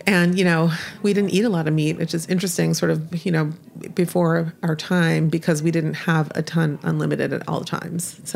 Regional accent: Palo Alto, California, United States; also born or lived in Connecticut; At 7 months, my mom got on the plane sort of right under the deadline, and I was born in Connecticut and grew up in Palo Alto.

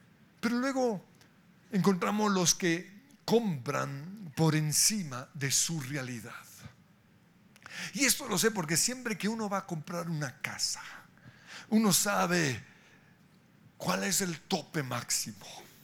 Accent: Colombia; Como colombiano, como ciudadano, yo tengo que ser fiel con los recursos de la nación.

